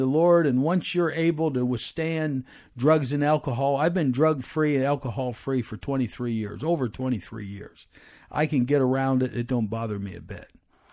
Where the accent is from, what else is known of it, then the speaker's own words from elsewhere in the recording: Pennsylvania, United States; So we moved 1,000 miles away, back and stuff to like my hometown. and we moved back to Pennsylvania.